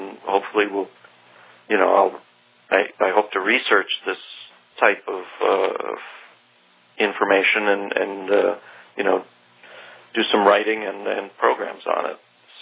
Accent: United States; it was embarrassing, almost as an American to hear the praise

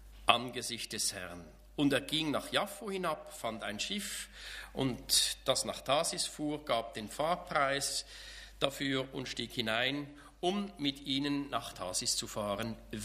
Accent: Switzerland; ich bin ja Schweizer

